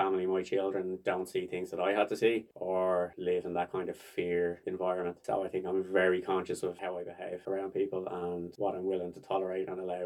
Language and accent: English; Dublin, Leinster, Ireland; So I'm Irish, born and raised in Dublin, lived here most of my life.